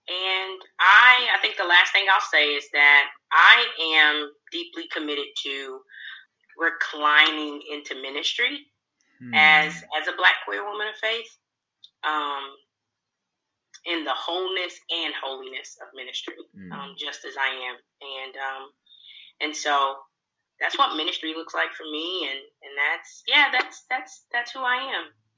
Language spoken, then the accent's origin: English; Louisville, Kentucky, United States; I would like folks to know that I am from Kentucky. And I grew up in Louisville, and I'm a preacher's kid, grew up in the Black Baptist Church.